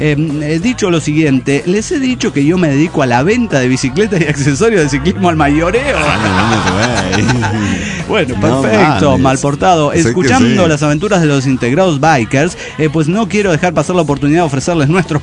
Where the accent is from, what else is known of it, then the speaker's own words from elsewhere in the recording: Saltillo, Coahuila, Mexico; Aquí en Saltillo, recuerdo que cuando niño